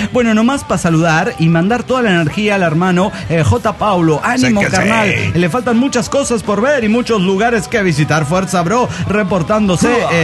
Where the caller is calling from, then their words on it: Costa Rica; de Costa Rica.